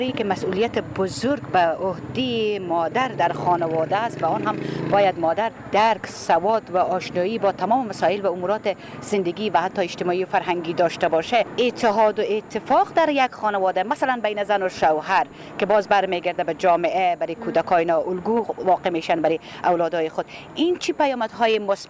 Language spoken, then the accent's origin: Persian; Afghanistan; ما افغان هستیم